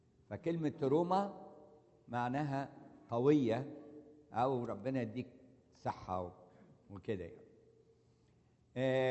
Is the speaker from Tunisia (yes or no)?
no; Egypt; اسكندرية عندنا في مصر